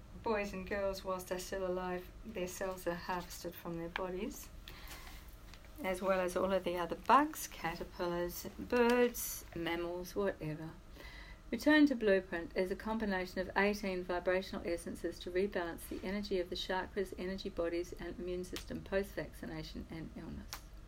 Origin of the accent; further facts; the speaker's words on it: Christchurch, Canterbury, New Zealand; This is my hometown. This is not okay.